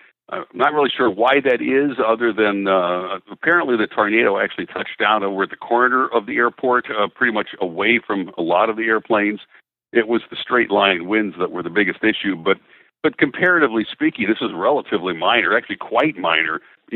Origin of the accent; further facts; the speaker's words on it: Midwest, United States; I'm originally from the Midwest, so I have seen the green roll clouds before.